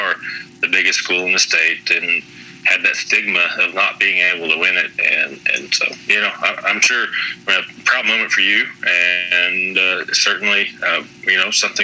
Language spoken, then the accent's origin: English; Oklahoma, United States; also born or lived in Alabama, United States; I graduated high school in Alabama, although I grew up in Oklahoma.